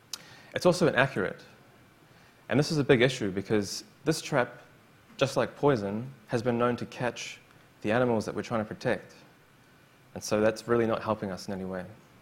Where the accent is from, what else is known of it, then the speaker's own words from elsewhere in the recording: New Zealand; Now, as a New Zealander, well, I'm really proud to be a New Zealander.